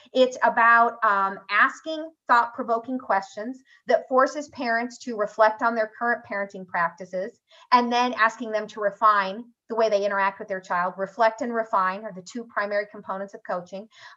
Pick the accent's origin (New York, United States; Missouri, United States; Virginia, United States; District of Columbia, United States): Missouri, United States; when my home state of Missouri started moving away from direct therapy